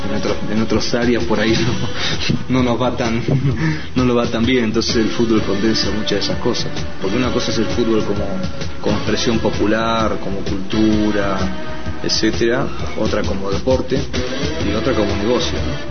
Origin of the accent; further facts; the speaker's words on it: Argentina; como argentino por distintas características, digamos, de la muy temprana implantación del fútbol como deporte popular